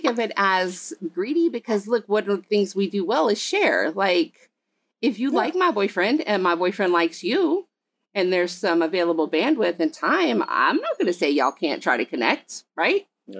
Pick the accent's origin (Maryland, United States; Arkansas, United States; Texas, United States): Texas, United States; moved away as an adult; And then I moved out west from Texas when I was 19 and we stayed out there for 13 years.